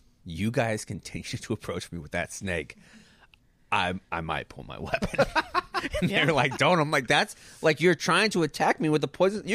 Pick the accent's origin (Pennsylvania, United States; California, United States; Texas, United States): Texas, United States; San Antonio; I am a guy from San Antonio. I am a guy that lives near Helotes, where you are.